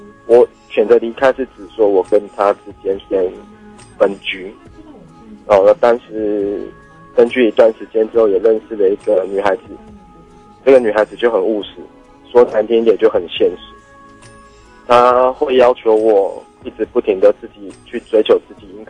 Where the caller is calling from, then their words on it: Kaohsiung, Taiwan; 我是高雄的